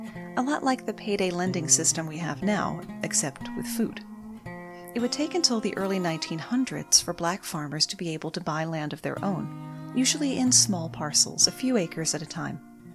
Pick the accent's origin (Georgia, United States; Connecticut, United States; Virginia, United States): Virginia, United States; Richmond; Here in my hometown of Richmond, Virginia